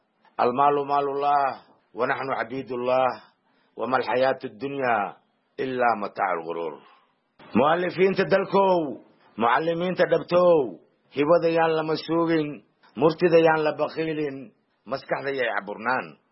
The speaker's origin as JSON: {"language": "Somali", "town": "Jilib", "region": "Middle Juba", "country": "Somalia", "tie": "born there", "said": "aniga waxaan ku dhashay Jilib marka oo saddex meel badka ah, hal meelna birika ah."}